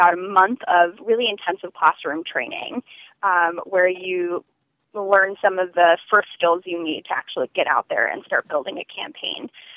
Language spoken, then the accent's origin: English; Tucson, Arizona, United States; I grew up in Tucson and just really wanted to get out in the world and learn about the world's problems and how to fight them.